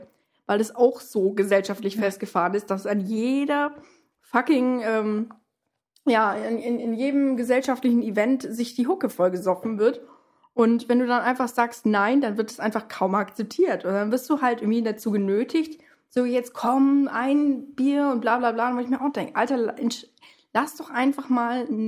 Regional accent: Germany; ich bin aber auch, also als Deutscher ist man da aber dann auch nochmal abgeschreckter, weil selbst in Deutschland essen wir nicht so viel Fleisch wie hier.

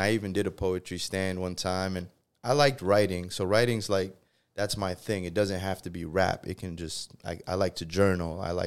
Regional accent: Bronx, New York, United States; So born and raised in the Bronx, New York City. And I lived in Tampa for about two and a half years.

